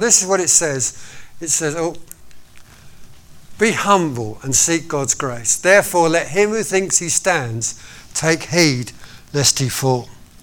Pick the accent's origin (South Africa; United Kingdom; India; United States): United Kingdom; Now, we're British. Well, I'm British. You might not be. But I'm British.